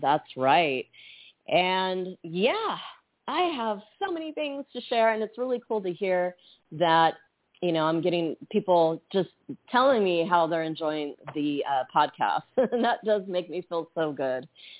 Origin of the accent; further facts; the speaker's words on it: United States; You know me, I mean, I'm from America.